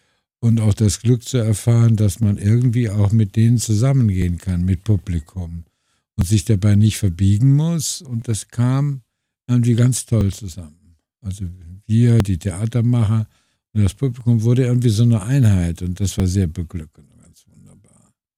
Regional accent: Cologne, North Rhine-Westphalia, Germany; moved away as an adult; also born or lived in Giessen / Munich; da bin ich in Gießen geboren, war aber ganz schnell wieder in Köln, bin hier aufgewachsen. Hab studiert in Köln an der Kölner Uni Theaterwissenschaft und Soziologie und Germanistik.

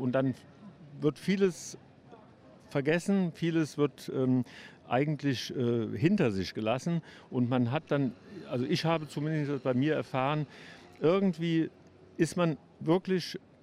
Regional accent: Cologne, North Rhine-Westphalia, Germany; wir sind beide Kölner

